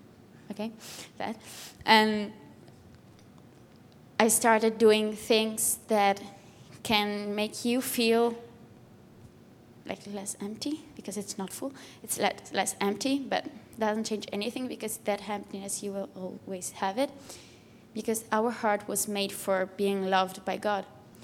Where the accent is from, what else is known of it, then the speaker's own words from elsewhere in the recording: Italy; English is a second language; I'm from Italy. And I'm 18. Doesn't matter. 19. And mine, it's a Christian family, so I was born with the idea of God and everything.